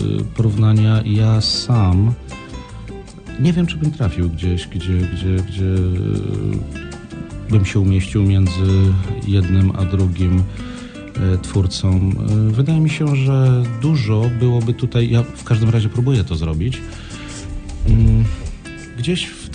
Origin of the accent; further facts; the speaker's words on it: Zielona Góra, Lubusz Voivodeship, Poland; mieszkając w Zielonej Górze, wychowując się w Zielonej Górze, no jednak się jest w tym środowisku troszeczkę kabaretowym